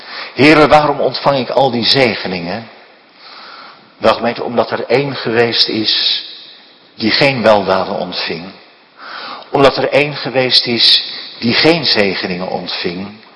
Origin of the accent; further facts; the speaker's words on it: Westland, South Holland, Netherlands; ik kom zelf uit het Westland.